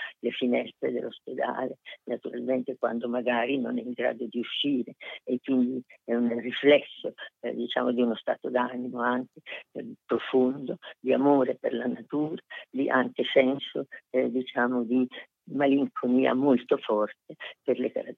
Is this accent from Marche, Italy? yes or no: yes; Urbino, Marche, Italy; born there; io sono nata a Urbino, qui è la città di Raffaello, come si sa, proprio davanti al Palazzo Ducale. Da bambina giocavo attorno al monumento di Raffaello